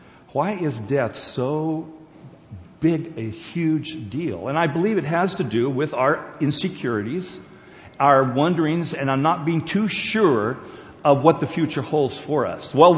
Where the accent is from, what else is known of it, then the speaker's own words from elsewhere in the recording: South Korea; moved away; And so I was raised in Korea. Some of the first words that I spoke were Korean words.